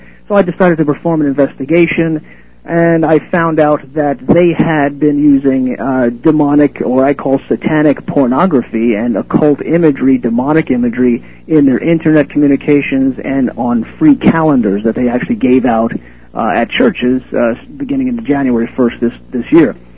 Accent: United States; And worst of all, since I'm an American, I thought there might be images within the United States somewhere.

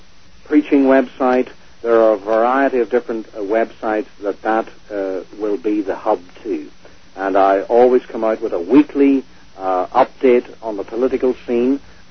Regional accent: Northern Ireland, United Kingdom; I come from Northern Ireland.

